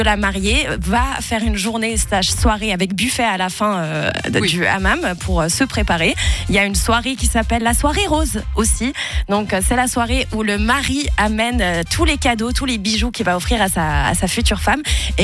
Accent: Libya; donc je viens de Libye, hein

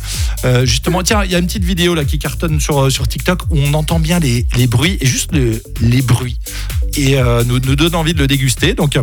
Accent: France; Je suis française et je suis horrifiée par ce que je vois.

